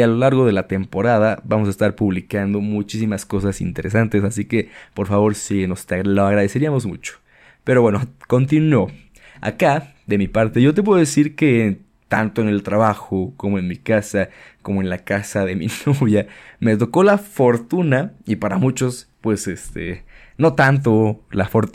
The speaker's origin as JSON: {"language": "Spanish", "country": "Mexico", "said": "preguntarnos por qué comemos lo que comemos o por qué cocinamos lo que cocinamos como mexicanos"}